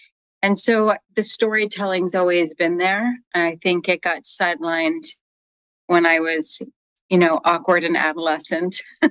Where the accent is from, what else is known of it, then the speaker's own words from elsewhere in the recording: Midwest, United States; And I grew up in the Midwest, and there was one standard of beauty, and I very ethnic looking